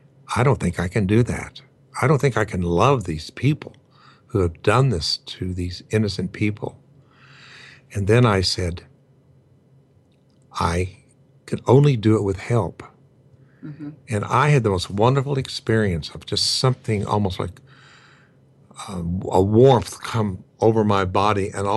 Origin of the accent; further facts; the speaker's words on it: United States; I have a human part of me as an American